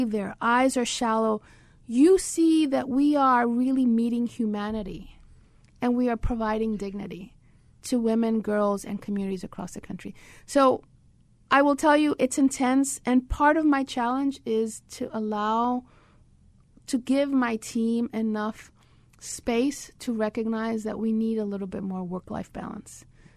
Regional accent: New York, United States; So I grew up in New York. My father and mother came from the Dominican Republic, but they met here.

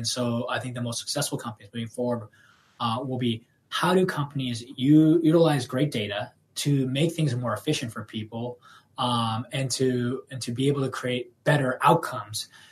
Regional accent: California, United States; I grew up in the Bay Area and I was very fortunate to work with some amazing companies in the Valley for over a decade.

